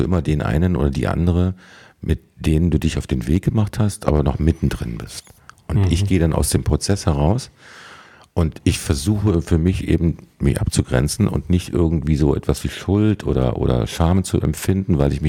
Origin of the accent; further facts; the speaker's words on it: Berlin, Germany; ich bin ja Berliner und das ist ja eigentlich auch im Norden